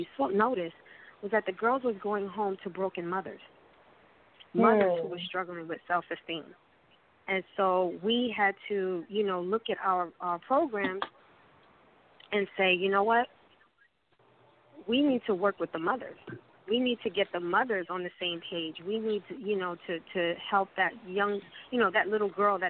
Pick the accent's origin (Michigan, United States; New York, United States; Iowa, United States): New York, United States; And I'm from New York. I got that hustler spirit.